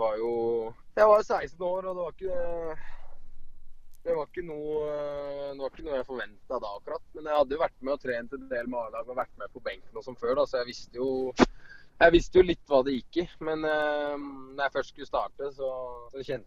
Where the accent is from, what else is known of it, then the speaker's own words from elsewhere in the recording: Hokksund, Buskerud, Norway; Nei, jeg kom jo fra Hokksund, og så det var vel ganske naturlig at du startet der. Så jeg gikk vel fra Hokksund, jeg var 12,5 inn til Stavik, så nei, jeg koste meg i Hokksund, ja, så det jo der jeg fra